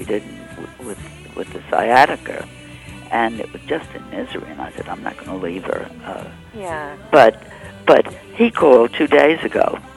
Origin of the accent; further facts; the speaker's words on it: Bronx, New York, United States; Oh, yes. I was born in Manhattan, but my parents moved to the Bronx, which was, and still is, suburban.